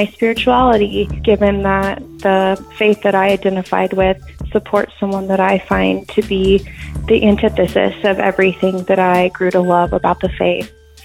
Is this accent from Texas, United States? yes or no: yes; Dallas, Texas, United States; I'm from Dallas, Texas.